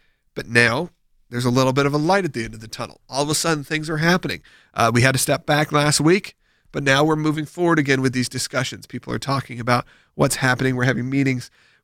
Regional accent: Georgia, United States; I grew up in Georgia, I take family members that grew up in even Atlanta, in a big city, one of the biggest cities

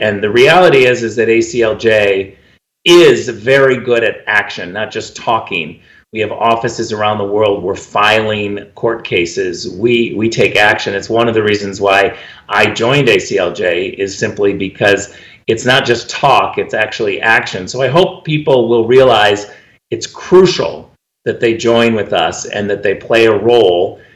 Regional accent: California, United States; Look, I come from California, and we had an amazing governor, Ronald Reagan, who became president of the United States.

